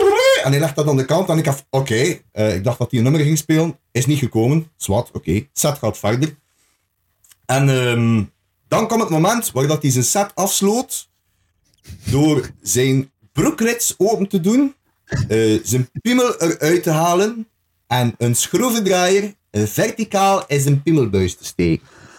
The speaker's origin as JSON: {"language": "Dutch", "region": "West Flanders", "country": "Belgium", "said": "ik ben zelf West-Vlaming. En West-Vlaanderen, dat is een beetje het Friesland van België. Weet wel, wij hebben ons eigen taaltje, we hebben ons dialect"}